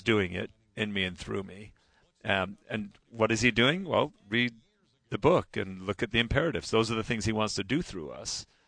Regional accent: England, United Kingdom; born there; I was born in England at Cape Henry Bible School

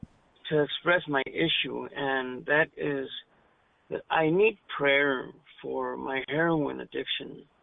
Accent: San Jose, California, United States; I'm from San Jose, California.

